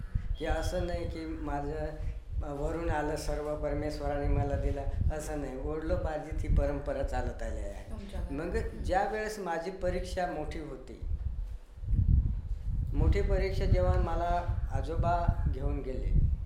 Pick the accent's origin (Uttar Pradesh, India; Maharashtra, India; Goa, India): Maharashtra, India; Vadmal; मी राहणार आहे वडमाळ सू, सुरगाणा तालुक्यातील माझं गाव आहे आणि नाशिक जिल्हा.